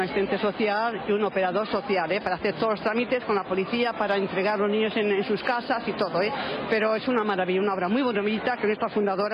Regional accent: Castile and León, Spain; Yo soy de Española, de la provincia de Burgos.

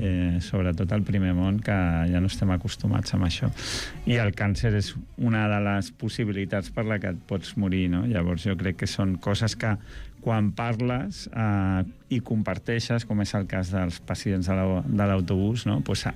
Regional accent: Basque Country, Spain; Catalan is a second language; moved away; Soc basc, però parlo català perquè porto molts anys.

